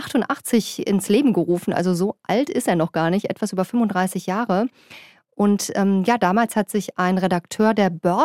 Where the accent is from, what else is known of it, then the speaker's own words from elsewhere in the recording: Germany; Wobei ich als Deutsche jetzt auch sagen muss